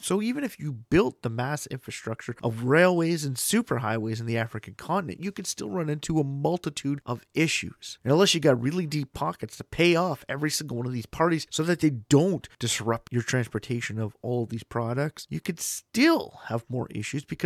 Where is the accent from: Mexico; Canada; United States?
Canada; building new mines in my home country, Canada, can be a snail's pace.